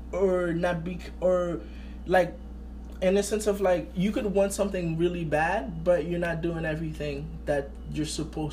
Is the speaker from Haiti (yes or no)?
yes; Haiti; I was like, yo, it's crazy how, like, I grew up in Haiti and stuff like that.